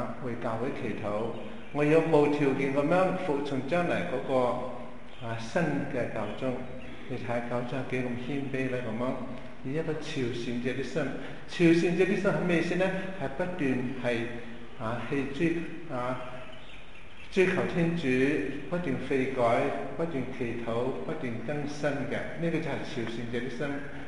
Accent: China; 不過我哋中國人咧有都知道，在一切嘅神之上有一個最高嘅天老爺係嘛？

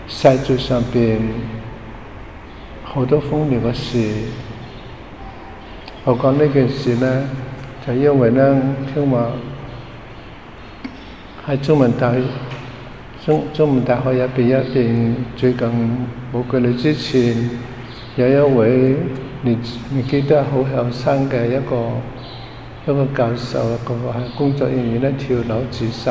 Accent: Hong Kong; 我哋香港人嘅问题咧，都觉得好可惜啊！

